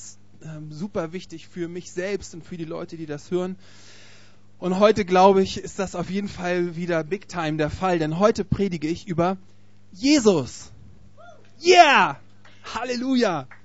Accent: Hamburg, Germany; now in Cologne, Germany; ich komme ursprünglich aus Hamburg, wohne seit einigen vielen Jahren in Köln.

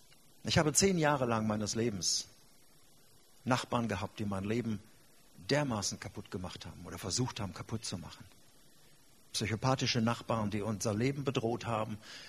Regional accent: Gelsenkirchen, North Rhine-Westphalia, Germany; ich komme aus Gelsenkirchen, ich bin Schalke-Fan

